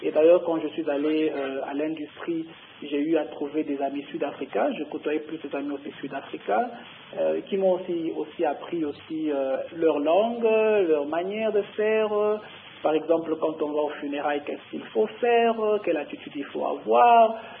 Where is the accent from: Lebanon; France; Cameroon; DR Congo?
DR Congo; first language Tshiluba; mes enfants pour ne pas oublier la mère patrie qui est le Congo. J'essaie en tout lieu apprendre ma langue maternelle qui est le Tshiluba à mes enfants.